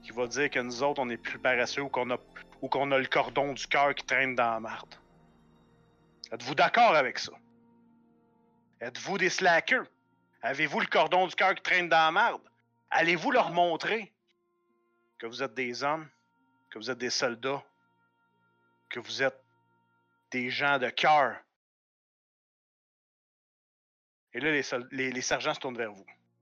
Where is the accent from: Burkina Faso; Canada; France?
Canada; Trois-Rivières, Quebec; Fier de venir de Trois-Rivières.